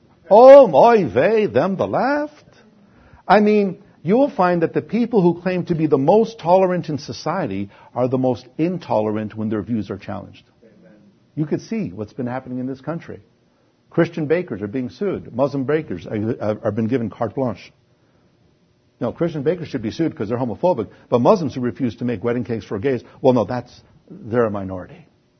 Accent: Canada; your congressmen, I'm Canadian, but your congressmen

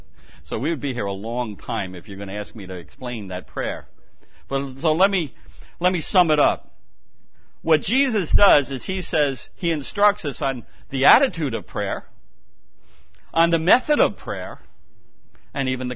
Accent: New York, United States; also born or lived in Manhattan; look, I was born in Manhattan. You can't get any more New York than being born in Upper Manhattan, and I've lived here on Long Island my whole life.

